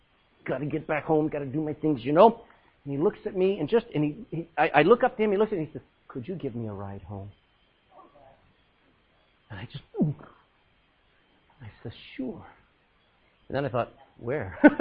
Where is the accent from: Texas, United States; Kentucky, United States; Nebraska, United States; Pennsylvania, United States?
Texas, United States; moved away as an adult; now in Ireland; I says, no, I'm from Texas. I've been here 19 years, raised 5 kids, and I love Ireland.